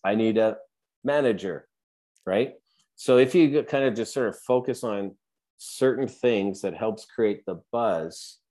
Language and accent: English; Canada; And we're Canadian, so I relate everything to hockey.